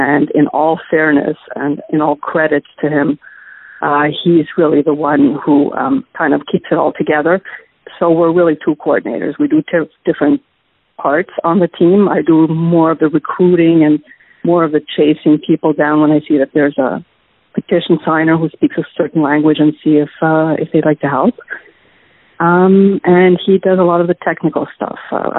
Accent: Montreal, Quebec, Canada; first language German; English is a second language; So I was raised in my mother tongue, which was German. My dad was Swiss, and he came from the French part of Switzerland, and so he raised me in French. And so those were my two main languages. And in Montreal, I was living

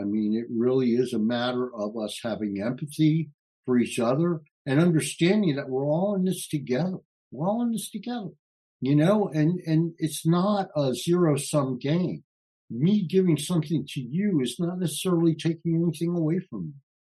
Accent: New Jersey, United States; I grew up in a totally segregated city. I grew up in North New Jersey, and North New Jersey had the highest African-American population in America, but I never had a black teacher, never saw a black police officer

